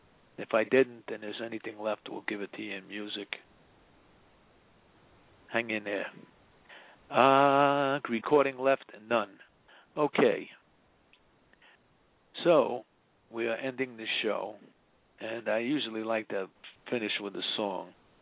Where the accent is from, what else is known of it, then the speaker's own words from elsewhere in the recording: United States; I got a feeling they wouldn't want me because I'm an American.